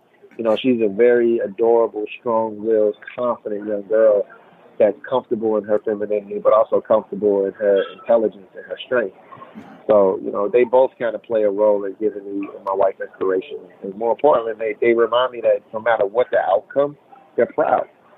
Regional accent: Chicago, Illinois, United States; the life I led, the stuff I seen growing up in Chicago, yeah.

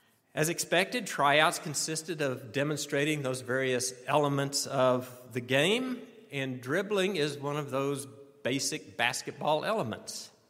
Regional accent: Texas, United States; I guess that's the penalty for growing up in the Lone Star State instead of the Hoosier State.

